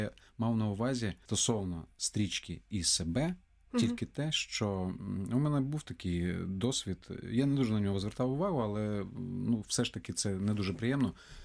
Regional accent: Crimea, Ukraine; І ми обидва раділи, тому що ми обидва із Криму.

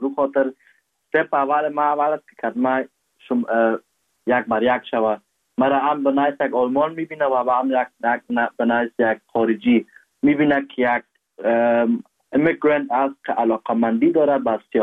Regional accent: Afghanistan; now in Germany; هر وقت میگم که آلمان هستم تا هم از افغانستان میام

